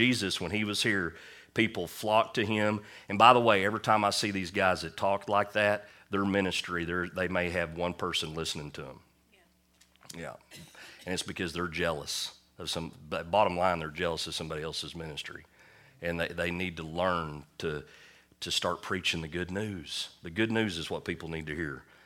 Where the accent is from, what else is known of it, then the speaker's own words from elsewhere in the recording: Oklahoma, United States; Here in Western Oklahoma, we grew up in the Bible Belt, a lot of us did